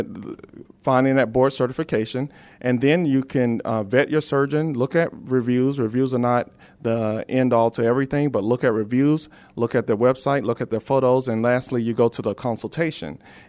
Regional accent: Hawkinsville, Georgia, United States; Well, I am a Georgia native. I was raised in Hawkinsville, Georgia, a small middle Georgia town, country boy.

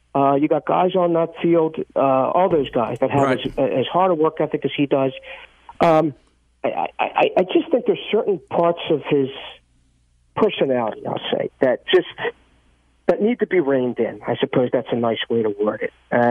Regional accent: Philadelphia, Pennsylvania, United States; from South Philly. South Philly roots.

